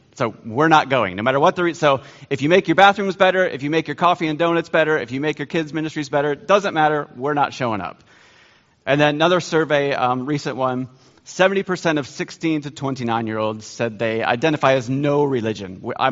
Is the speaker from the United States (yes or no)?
yes; Michigan, United States; moved away as an adult; now in United Kingdom; We've been working in the UK for 20 years. Both Joy and I grew up in Michigan, but we've been there for 20 years.